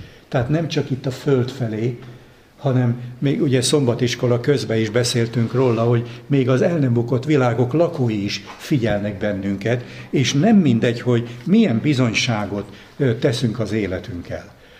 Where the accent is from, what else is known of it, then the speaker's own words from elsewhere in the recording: Balatonlelle, Somogy, Hungary; Gyerekkoromban Balaton lellén laktam, de nem bent a városban, hanem attól kívül, egy hegynek a tetején, az erdő szélen